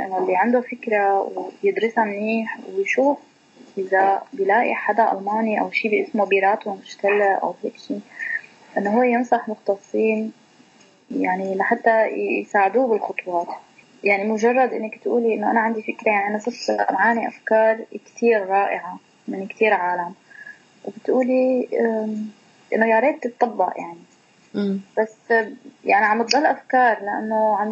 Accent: Syria; نحن كشعب سوري عانينا كثير وعم نعاني كثير

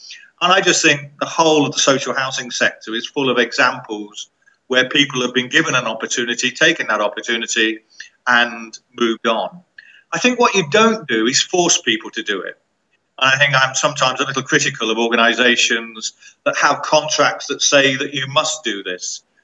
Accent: Leicester, East Midlands, United Kingdom; I was born and bred on New Park's estate in Leicester, which is next to Braunston.

